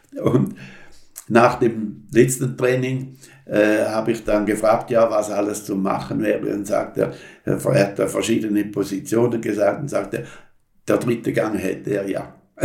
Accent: Switzerland; als Schweizer hat man da immer einen leichten Bonuspunkt.

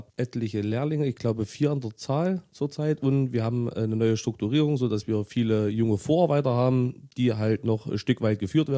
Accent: Herrengosserstedt, Saxony-Anhalt, Germany; Also, ich komme aus Herrengosserstädt. Das ist ein kleines Dörfchen südlich Sachsen-Anhalt, zur Grenze zu Thüringen.

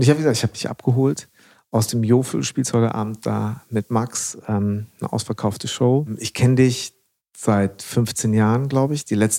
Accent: Münster, North Rhine-Westphalia, Germany; in meiner Heimatstadt in Münster.

